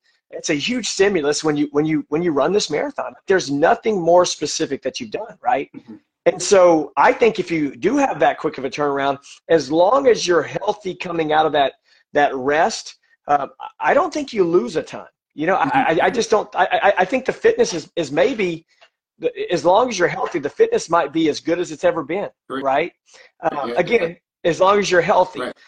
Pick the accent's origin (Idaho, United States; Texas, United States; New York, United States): Texas, United States; being in Texas, we're from Texas, we always do something in Houston.